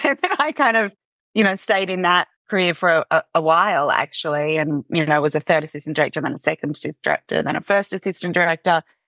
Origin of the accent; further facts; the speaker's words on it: Australia; So I grew up in Australia. Yeah, and I actually went to university in a country town called Bathurst.